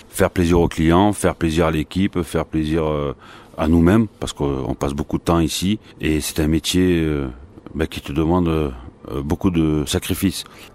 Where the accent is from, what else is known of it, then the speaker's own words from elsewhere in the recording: Saint-Rémy, France; en passant par les Alpes, évidemment, parce que je suis de Saint-Rémy.